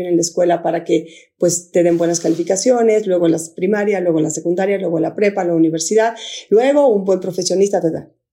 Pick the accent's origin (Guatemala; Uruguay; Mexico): Guatemala; qué emoción que lo estoy diciendo aquí en Guatemala con tres volcanes enfrente de mí, ¿no? Por ejemplo, yo estoy aquí en mi tierra